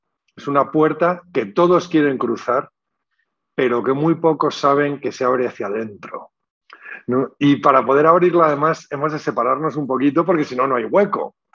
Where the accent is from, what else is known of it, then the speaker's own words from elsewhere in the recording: La Rioja, Spain; Yo soy riojano y allí decimos que el mejor vino es el compartido.